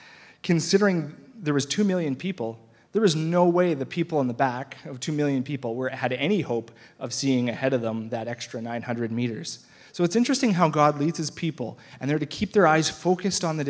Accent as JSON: {"language": "English", "town": "Lloydminster", "country": "Canada", "tie": "born or raised there", "said": "Growing up in Lloydminster, we like to go to Sandy Beach, just 15 minutes away, right?"}